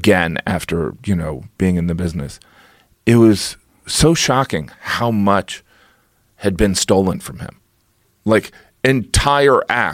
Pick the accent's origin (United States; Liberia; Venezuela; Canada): United States; And I am an American, so I can just kind of horse around for 10 minutes.